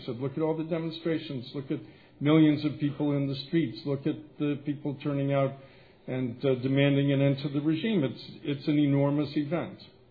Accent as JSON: {"language": "English", "town": "Los Angeles", "region": "California", "country": "United States", "tie": "born or raised there", "moved": "as an adult", "said": "As many of you probably do not know, Los Angeles is my hometown. I was born here at Good Samaritan Hospital a very long time ago. My father worked for Walt Disney, so there is no more pure Southern Californian than I."}